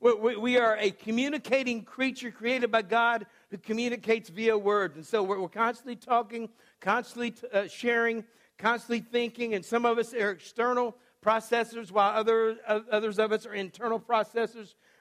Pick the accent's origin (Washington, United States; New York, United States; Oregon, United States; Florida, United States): Washington, United States; also born or lived in Texas / Alaska; We were living, I was born in South Texas, we moved to Alaska for 3 years, and then we lived in Washington State. And so that's where I spent first grade, Washington State.